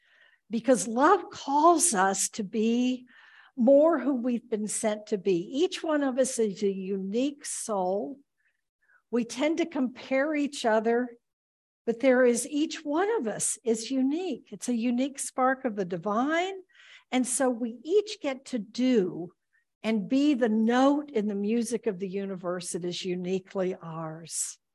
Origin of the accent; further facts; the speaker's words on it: Texas, United States; I'm from Texas, where these fundamentalist ministers told everybody that God was scary and awful and judging you